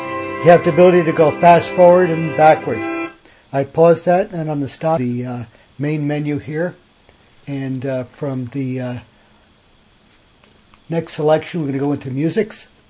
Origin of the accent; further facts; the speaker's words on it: Branford, Connecticut, United States; I'm from Brantford, Connecticut, and I'm going to review Elgato's iHome.